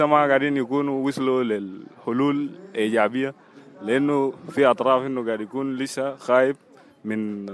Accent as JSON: {"language": "Arabic", "country": "South Sudan", "said": "أنا كمواطن جنوبي"}